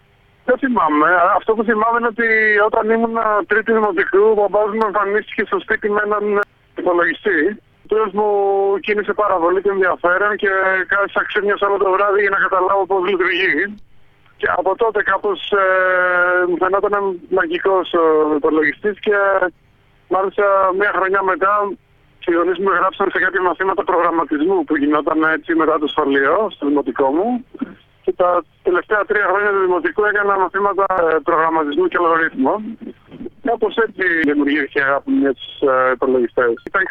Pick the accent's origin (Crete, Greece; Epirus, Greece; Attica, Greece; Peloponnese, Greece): Crete, Greece; Είμαι από την Κρήτη, ναι. Και από τους δύο γονείς, ο παπάς είναι από τα Χανιά και η μαμά από την Ιεράπετρα.